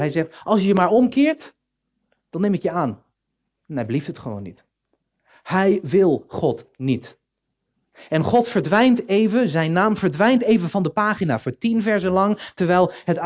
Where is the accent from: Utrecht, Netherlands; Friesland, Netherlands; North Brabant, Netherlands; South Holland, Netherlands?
North Brabant, Netherlands; Veghel; ik ben opgegroeid in Veghel. Veghel is zo rooms-katholiek als het maar kan.